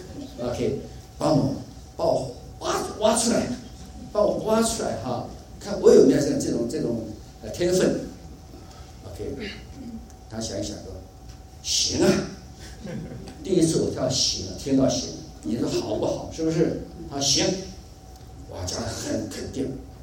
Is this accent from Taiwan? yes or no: yes; Taiwan; born there; 我自己是穷困家庭的孩子出生的，因为我出生的是台湾，出生的是20大战还没有结束之前。